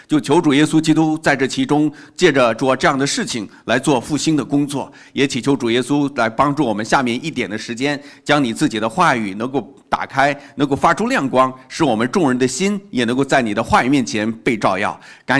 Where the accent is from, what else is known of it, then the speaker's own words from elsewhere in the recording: China; 那么这就如同我们中国人说的这句话，斩草不除根，春风吹又生。